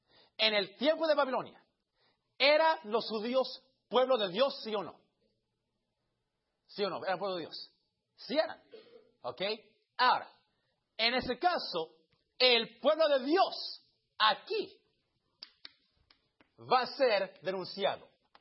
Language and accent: Spanish; Cuba; Soy cubano, ¿ok?